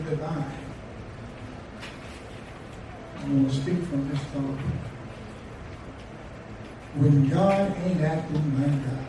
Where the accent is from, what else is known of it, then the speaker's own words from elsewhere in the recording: Leesville, Louisiana, United States; I grew up in Leesville, Louisiana.